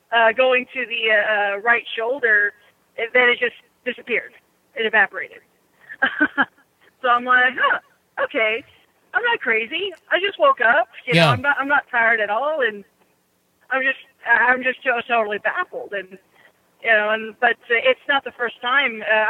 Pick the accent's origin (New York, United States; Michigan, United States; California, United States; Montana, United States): California, United States